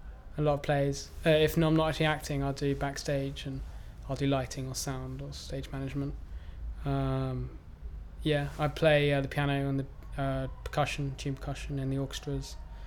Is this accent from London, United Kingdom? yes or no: yes; Camberwell, London, United Kingdom; I was born in Camberwell, lived in the same house for 17 years. We spent a lot of time down in Cornwall.